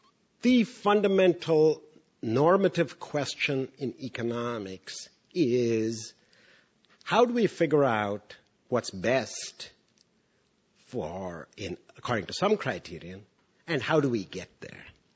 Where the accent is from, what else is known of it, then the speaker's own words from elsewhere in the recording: Pudukkottai, Tamil Nadu, India; I said, "I'm from India." He said, No. "Where in India?" I said, "I'm from Tamil Nadu," which is a state in India. He said, No. "Where in Tamil Nadu?" So I said, "I come from a small village near a small town called Pudukkottai."